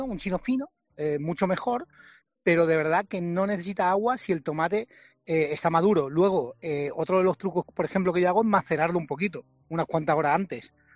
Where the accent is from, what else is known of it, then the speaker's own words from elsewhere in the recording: Marbella, Andalusia, Spain; yo nací en Marbella, Andalucía. O sea, al final es un sitio donde el gazpacho me he criado, básicamente con él.